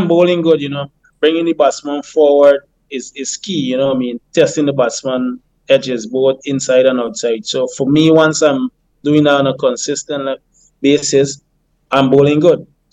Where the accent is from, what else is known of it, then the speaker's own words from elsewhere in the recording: New Amsterdam, East Berbice-Corentyne, Guyana; I'm from Barbies, New Amsterdam.